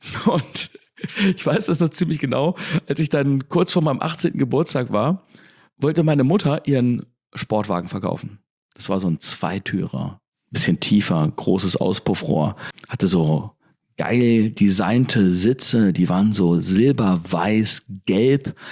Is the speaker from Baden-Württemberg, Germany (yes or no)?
no; Wolfsburg, Lower Saxony, Germany; Ich komme ja hier aus Wolfsburg, hier gibt es VW-Werk